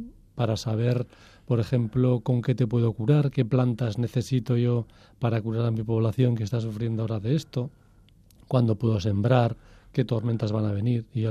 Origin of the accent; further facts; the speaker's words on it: Puente la Reina, Navarre, Spain; de donde soy yo, de Puente la Reina, Navarra